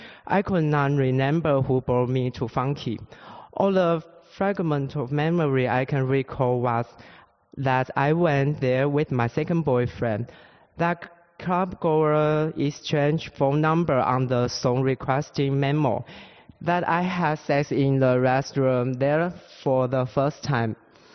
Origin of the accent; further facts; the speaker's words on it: Taiwan; I'm from Taiwan, not China.